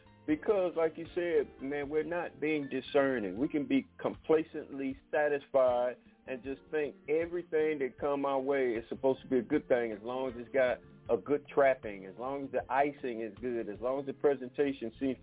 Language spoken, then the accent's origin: English; Detroit, Michigan, United States; now in Pine Bluff, United States; I grew up in Detroit. I was born in the South. I had to come back to Arkansas, where I relocated back home to Pine Bluff, Arkansas.